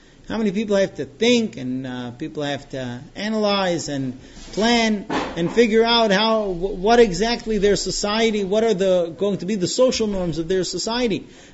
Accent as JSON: {"language": "English", "country": "United States", "tie": "born or raised there", "said": "I know where I grew up in America, the common practice was that if you used the bell, you were an annoyance."}